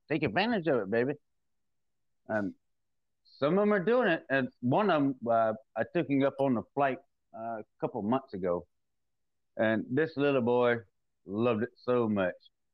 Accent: Mississippi, United States; accent: Southern; The accent picked up. I grew up down in Mississippi.

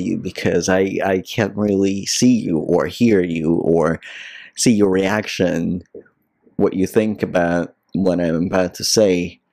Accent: Moscow, Russia; English is a second language; I was born and raised in Russia, in Moscow.

